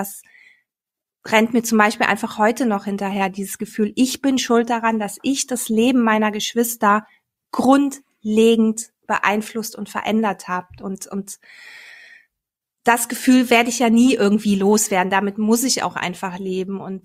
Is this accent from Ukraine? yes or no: no; Belgium; now in Germany; Also ich bin in Belgien aufgewachsen und bin dann zu meinem Vater nach Deutschland gegangen.